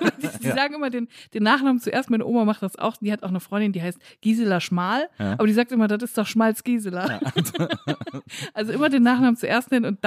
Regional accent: Siegen, North Rhine-Westphalia, Germany; accent: Siegerländer Platt; Ich komme aus Siegen, ja.

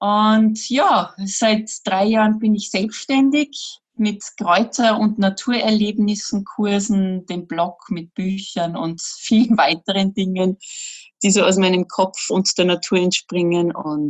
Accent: Salzburg, Austria; Also irgendwie akzeptiere ich das jetzt langsam. Aber ja, ich bin Salzburgerin und eigentlich komme ich aus der Medienwelt

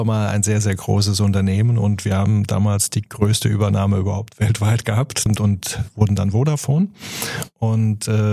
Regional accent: Boppard, Rhineland-Palatinate, Germany; Ich komme ursprünglich aus Boppard am Rhein, also bei Koblenz gelegene kleine, wunderschöne Stadt.

